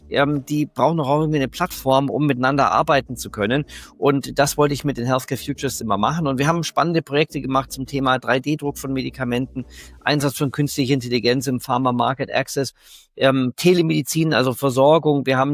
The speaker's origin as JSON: {"language": "German", "region": "Bavaria", "country": "Germany", "said": "ich komme aus Bayern"}